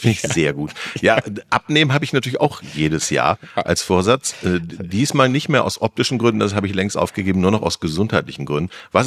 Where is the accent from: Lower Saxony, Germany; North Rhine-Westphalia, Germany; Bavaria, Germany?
North Rhine-Westphalia, Germany; Das gab's bei uns in Ostwestfalen nicht.